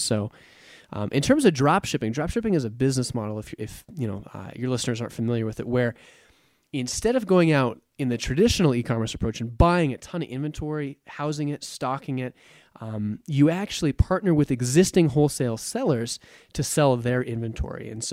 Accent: Idaho Falls, Idaho, United States; So I grew up in Idaho, not a real common place for a lot of, I think, e-commerce, internet marketing people to be out of. I grew up in Idaho Falls

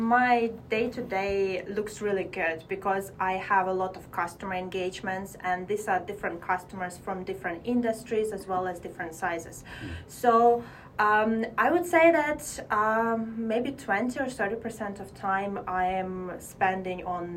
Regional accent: Ukraine; moved away; also born or lived in China; like growing up in Ukraine, which is developing country, then going to China, which is super developing country, and coming back to West Europe

